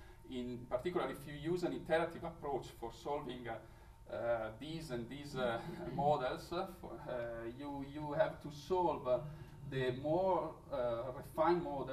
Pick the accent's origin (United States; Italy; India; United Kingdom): Italy; English is a second language; I'm from Italy, so soccer is a religion.